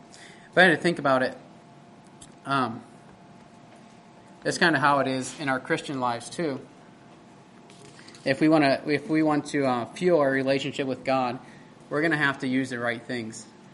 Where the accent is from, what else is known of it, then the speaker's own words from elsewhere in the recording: United States; Where are you from? Oh, we're from the United States.